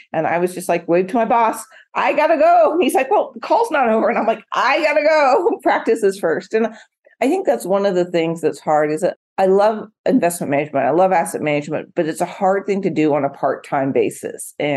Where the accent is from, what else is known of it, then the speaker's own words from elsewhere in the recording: Portland, Oregon, United States; So I grew up in the great state of Oregon, where it's sort of the home of track and field. I grew up in Portland, not Eugene, Track City, USA.